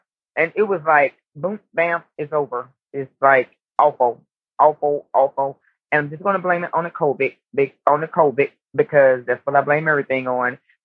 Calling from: Atlanta, Georgia, United States; I'm calling from Atlanta

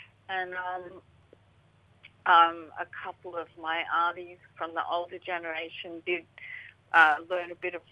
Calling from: Melbourne, Victoria, Australia; I'm speaking today from Wurundjeri, from the land of the Wurundjeri peoples, on the East Kulin Nations of Naam, Melbourne.

